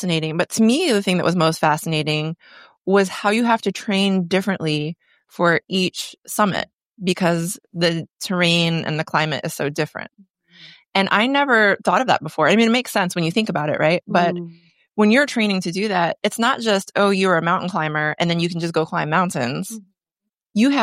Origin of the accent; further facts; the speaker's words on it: New Mexico, United States; I use that term loosely because it's 13,000 feet, but the highest point in New Mexico, my home state.